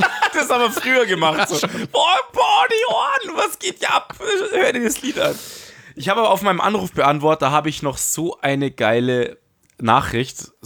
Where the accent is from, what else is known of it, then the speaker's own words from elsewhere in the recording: Munich, Bavaria, Germany; Wir als Münchner sind da hingejuckelt